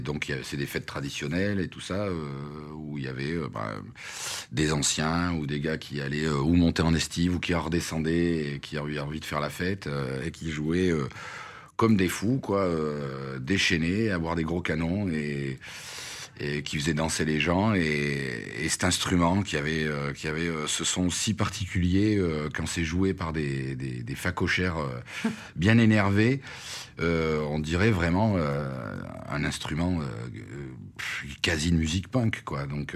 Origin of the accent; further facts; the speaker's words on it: Auvergne-Rhône-Alpes, France; Je suis originaire du Cantal. Quand j'étais môme, j'ai pas mal travaillé en montagne, dans les fermes et tout ça